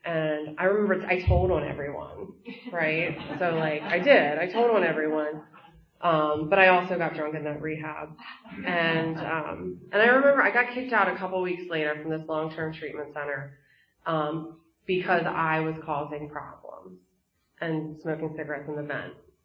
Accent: Maryland, United States; so I'm from Maryland.

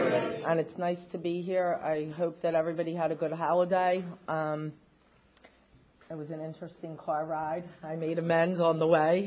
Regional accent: Philadelphia, Pennsylvania, United States; I grew up in Northeast Philadelphia. I still live there.

